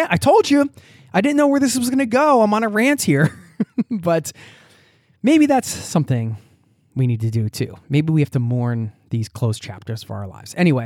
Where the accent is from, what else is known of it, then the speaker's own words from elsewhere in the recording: Pennsylvania, United States; also born or lived in Colorado; I grew up in Pennsylvania. Even before I'd ever set foot in Colorado, I felt like it was a place that I needed to go